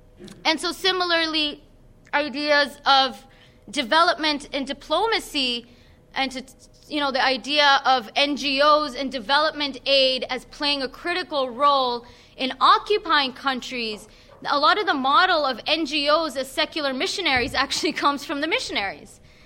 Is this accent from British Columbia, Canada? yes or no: yes; Vancouver, British Columbia, Canada; I'm from Vancouver. No, where are you really from? East Van.